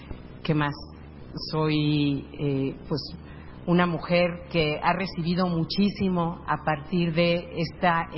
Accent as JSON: {"language": "Spanish", "country": "Mexico", "said": "soy igual feminista, mexicana"}